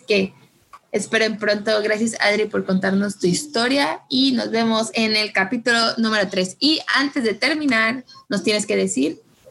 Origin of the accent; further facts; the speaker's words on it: Yucatán, Mexico; pues somos de Yucatán nosotras dos.